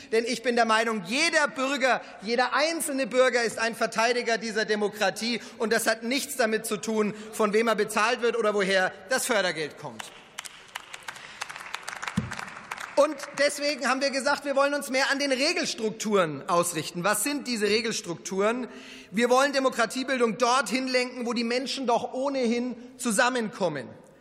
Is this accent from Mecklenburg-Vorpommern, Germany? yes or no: no; Erlangen, Bavaria, Germany; zum Beispiel in meiner Heimatstadt Erlangen